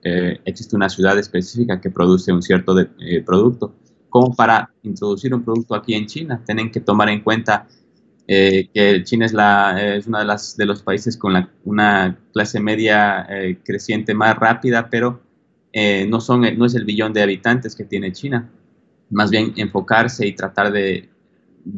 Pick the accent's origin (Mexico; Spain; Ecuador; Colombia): Ecuador; soy ecuatoriano